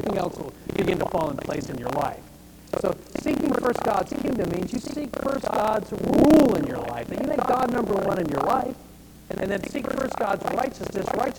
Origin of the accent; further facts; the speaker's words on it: Northeast, United States; I grew up in the Northeast where my parents were from Maine. I ate a lot of lobster growing up.